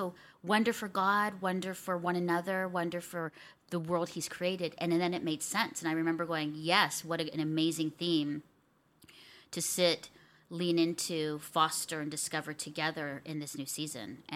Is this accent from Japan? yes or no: no; Canada; And I think that's really connected us as Canadian women, our love for them.